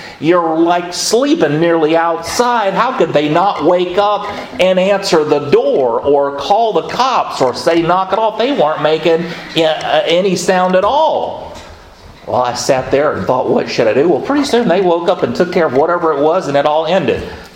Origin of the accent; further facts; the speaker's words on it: the South, United States; I said, oh, I can't do that. I'm from the South. We would never do anything like that.